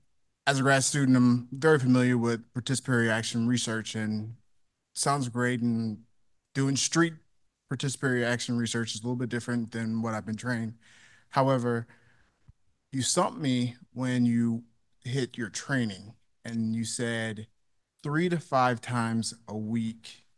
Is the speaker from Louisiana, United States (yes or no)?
yes; Baton Rouge, Louisiana, United States; I'm from Baton Rouge, Louisiana.